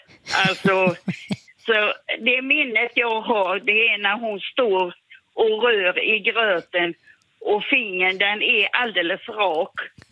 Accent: Västra Götaland County, Sweden; Ja, jag är uppväxt i Västergötland på och? Ett bondställe ute på landet.

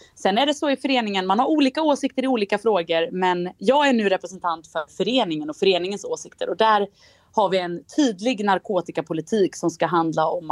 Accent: Gothenburg, Västra Götaland County, Sweden; Jag tror att det är de grejerna som jag som göteborgare tar med mig också in i mitt uppdrag som partisekreterare.

